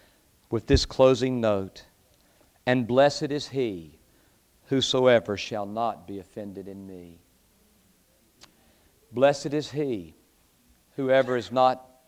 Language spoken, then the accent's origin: English; the South, United States; And I'm from the South. That's not what I call them, but we Southerners are accused of that, you know.